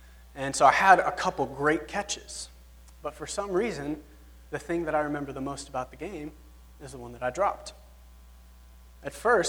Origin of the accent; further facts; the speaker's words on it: Lubbock, Texas, United States; I am from Lubbock, Texas. Probably none of you have ever heard of that, but if you look at a map, it's kind of at the top towards Oklahoma.